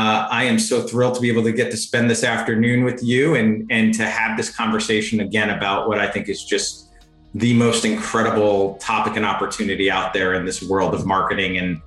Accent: Port Chester, New York, United States; I grew up in Port Chester, New York. There's nothing better.

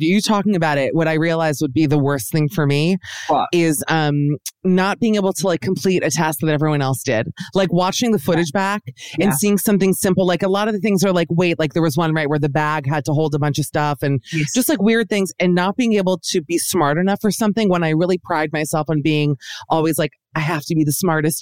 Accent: Miami, Florida, United States; I'm actually from Miami, where I am as we speak.

